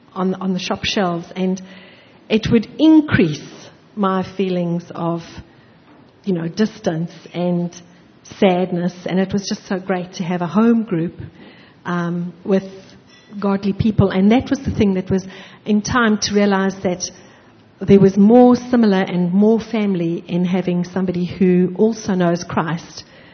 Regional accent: Transvaal, South Africa; Well, I grew up in the Transvaal. I was born in the Transvaal in South Africa. So it's a pretty high up plateau and characterized by very dry, hot summers with thunderstorms in the evening to cool things down

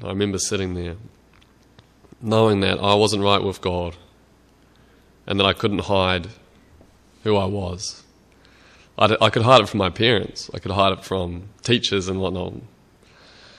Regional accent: Australia; I grew up in Australia, so that's kind of part of it.

